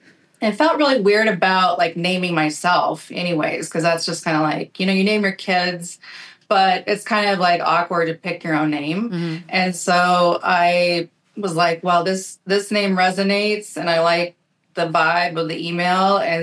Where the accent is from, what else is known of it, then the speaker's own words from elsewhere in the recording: Troy, Montana, United States; I was born in Troy, Montana on the side of a mountain. We grew up with less than enough resources.